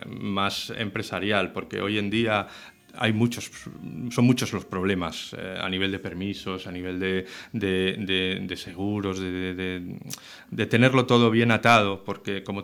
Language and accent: Spanish; Catalonia, Spain; yo soy de cerca de Manresa